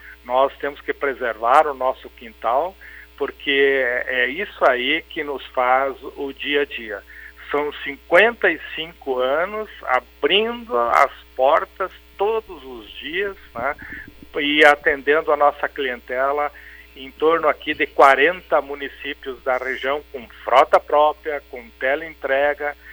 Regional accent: Frederico Westphalen, Rio Grande do Sul, Brazil; also born or lived in Santa Maria, Brazil; Em 1973, eu saí de Frederico Westphalen, fui para Santa Maria para servir o Exército. E depois cursei lá na Universidade Federal de Santa Maria, Economia e Química Industrial, e depois retornei em 1985

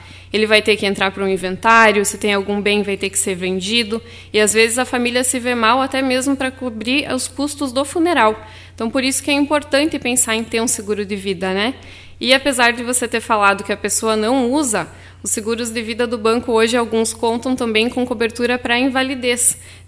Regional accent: Tenente Portela, Rio Grande do Sul, Brazil; now in Frederico Westphalen, Brazil; Eu sou natural de Tenente Portela, mas resido em Frederico já há muitos anos, então já sou quase mais frederiquense hoje.

